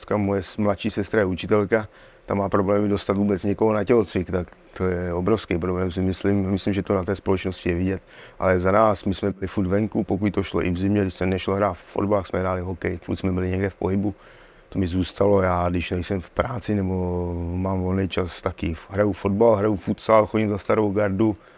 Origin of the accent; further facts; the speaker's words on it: Karlovy Vary, Karlovy Vary Region, Czechia; Já vyrůstal v Karlových Varech na předměstí.